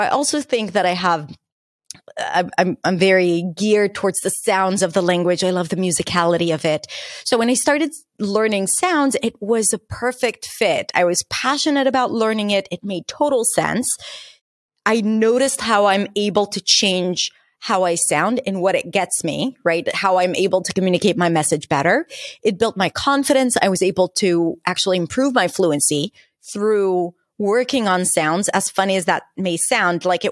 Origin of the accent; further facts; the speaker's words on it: Israel; I got Middle Eastern, which is, you know, like my roots are from there. Actually, I'm born and raised in Israel, but my mom is from Libya. My dad was born in Iraq. Like my roots are Middle Eastern.